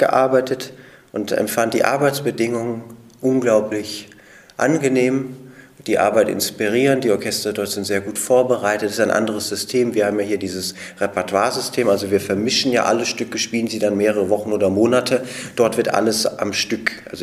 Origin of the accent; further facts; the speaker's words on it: Hesse, Germany; also born or lived in Bad Brückenau; Nein, ich bin Deutscher, ich bin in Hessen, in Bayern bin ich ja geboren, bei Bad Brückenau, und bin aber in Hessen aufgewachsen und bin Deutscher